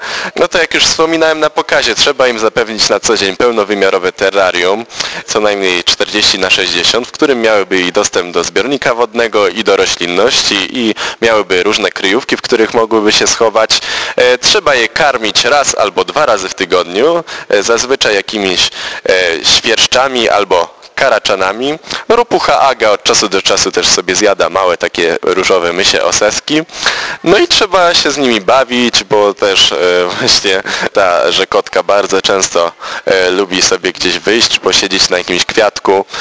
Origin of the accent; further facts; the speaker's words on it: Kraków, Lesser Poland, Poland; jestem z Krakowa.